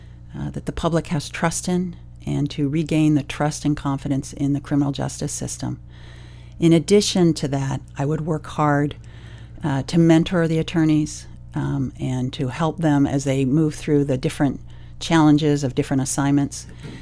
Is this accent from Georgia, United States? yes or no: no; Oakland, California, United States; I grew up in Oakland. My parents were the children of immigrants from Ireland, and they also grew up in Oakland.